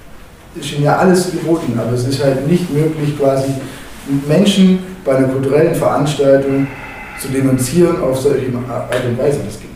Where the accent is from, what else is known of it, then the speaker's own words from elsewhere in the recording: Baden-Württemberg, Germany; ich selber komme von der Schwäbischen Alb, aber uns ist Reutlingen auch wichtig.